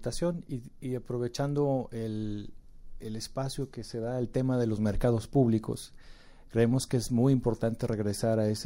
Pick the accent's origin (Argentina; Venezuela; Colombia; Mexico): Mexico; recuperar estas tradiciones tan importantes que nos definen también como mexicanos.